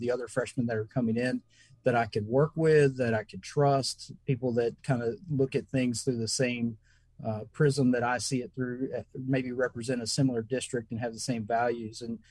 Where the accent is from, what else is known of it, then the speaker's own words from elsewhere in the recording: Dickson, Tennessee, United States; It reminds me a lot of the area that I grew up in here in Dixon, Southern Dixon County and Northeast Hickman County before Nashville started taking off and growing and becoming more and more populated.